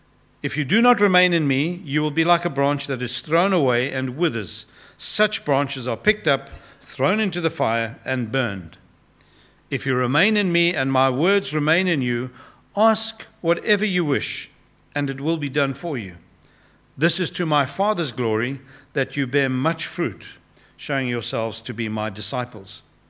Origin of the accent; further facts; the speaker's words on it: South Africa; I grew up in South Africa, and it's always humbling to come back